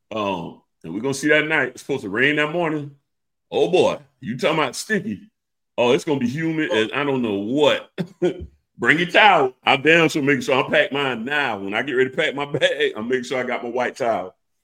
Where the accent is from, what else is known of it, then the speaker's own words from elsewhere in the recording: Georgia, United States; The reason a person like me, not from Miami, I'm from Georgia.